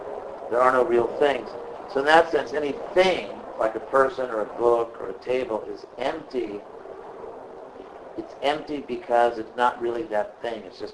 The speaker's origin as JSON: {"language": "English", "country": "Poland", "second_language": "English", "said": "I'm a Christian from Poland, and my Polish was non-existent."}